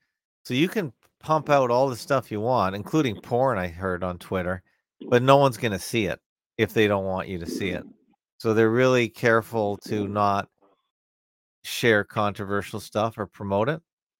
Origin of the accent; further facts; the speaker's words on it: Canada; as a Canadian, it's almost sacrilegious not to watch it.